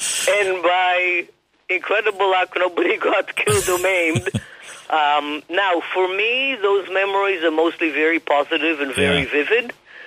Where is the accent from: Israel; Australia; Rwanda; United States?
Israel; English is a second language; So we all grew up in a community that felt, to us, completely natural, but there were no grandparents.